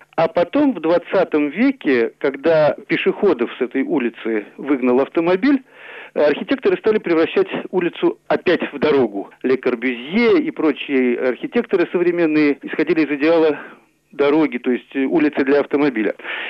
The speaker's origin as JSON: {"language": "Russian", "region": "Saint Petersburg", "country": "Russia", "tie": "born or raised there", "said": "Я вырос в Санкт-Петербурге, в Ленинграде"}